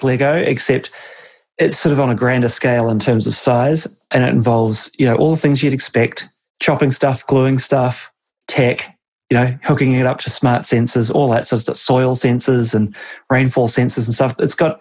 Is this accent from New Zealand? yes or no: yes; New Zealand; I'm from New Zealand